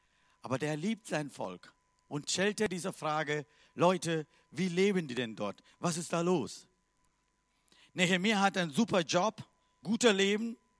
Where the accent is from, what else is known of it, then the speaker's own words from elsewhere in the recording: Sri Lanka; German is a second language; now in Germany; Ich komme aus Sri Lanka. Aber ich bin so dankbar für diesem Land, für diese Nation.